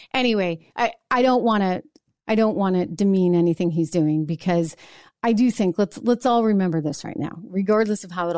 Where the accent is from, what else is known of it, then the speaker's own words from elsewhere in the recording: New Hampshire, United States; live free or die. My favorite expression in my home state that I grew up in, and it's signed by me.